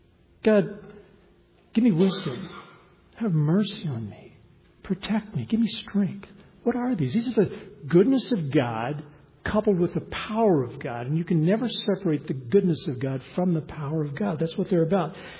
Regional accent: Arizona, United States; But that'd be a little bit like trying to sell you oceanfront property in my home state of Arizona.

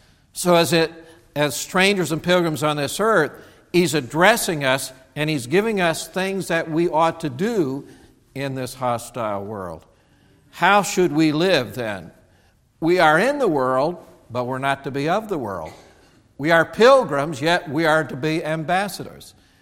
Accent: Indiana, United States; Somehow I feel like I'm from Indiana. I grew up there. That's my home.

